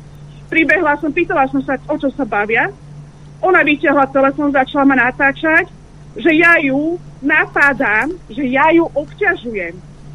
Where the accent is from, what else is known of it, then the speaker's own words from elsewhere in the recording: Bratislava, Bratislava Region, Slovakia; som z Bratislavy, zo Starého Mesta.